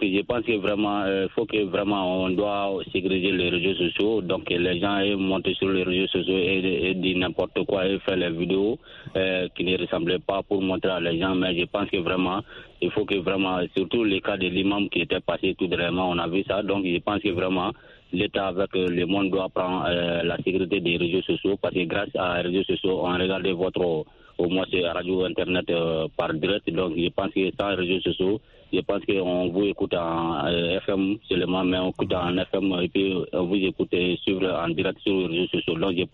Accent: Mali; born or raised there

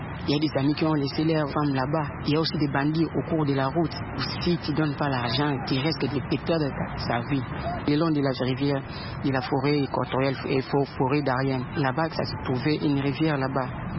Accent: Kinshasa, DR Congo; moved away as an adult; Je suis avec ma femme et mon enfant de 9 mois. Moi, je viens de Kinshasa.

